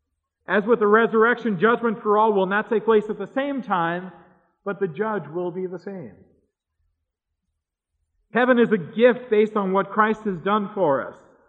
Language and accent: English; New York City, New York, United States; Now, I grew up in New York City, just a little bit south of Harlem